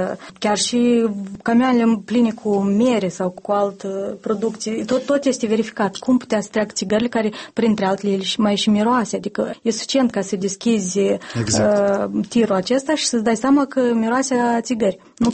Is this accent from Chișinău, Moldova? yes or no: no; Hîncești, Hîncești District, Moldova; sunt din Hâncești și atunci când merg o dată, de două ori pe lună acasă, merg printr-un sat imediat apropiat de vama Leușeni.